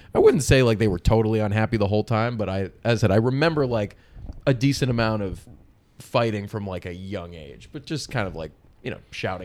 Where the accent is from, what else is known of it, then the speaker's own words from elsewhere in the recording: Massachusetts, United States; Yeah, so I grew up in Massachusetts in the suburbs of Boston.